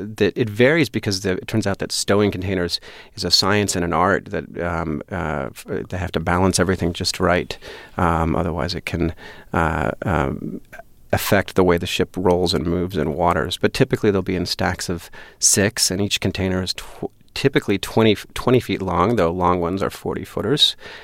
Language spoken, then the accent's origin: English; California, United States; born or raised there